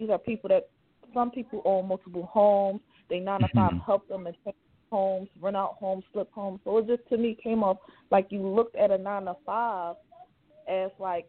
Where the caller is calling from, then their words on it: Philadelphia, Pennsylvania, United States; Okay, this is, I'm calling from Philadelphia.